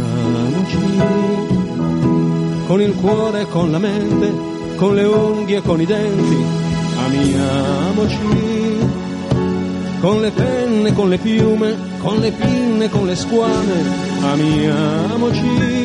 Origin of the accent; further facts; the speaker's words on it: Istria County, Croatia; born there; Io sono nato in una piccola città di provincia, in Istria